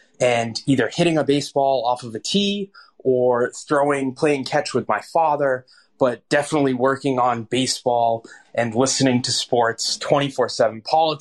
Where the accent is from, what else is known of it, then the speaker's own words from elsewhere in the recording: Northeast, United States; So I grew up in the Northeast, and it was part of a working class, lower middle class family